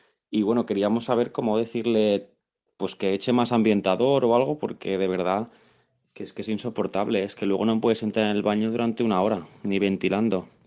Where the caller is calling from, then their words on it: Tarragona, Catalonia, Spain; de Tarragona.